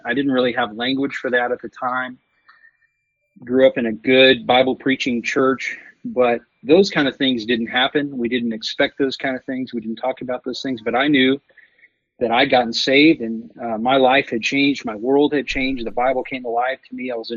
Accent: Texas, United States; Well, I'm a Texas guy, born and raised in Texas. I've lived out in West Texas for about 20 years, been in the oil business for that period of time.

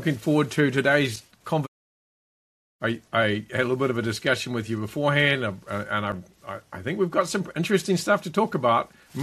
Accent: New Zealand; I'm from New Zealand. I was working in Australia.

